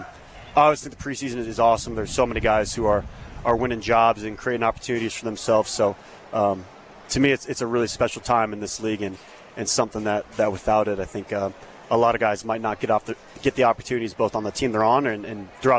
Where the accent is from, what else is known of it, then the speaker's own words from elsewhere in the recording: Midwest, United States; Yeah, I grew up in the Midwest, so country music through and through.